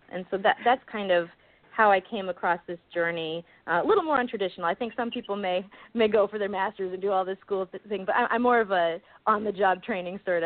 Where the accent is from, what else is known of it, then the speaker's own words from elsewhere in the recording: New England, United States; So, but I grew up in New England.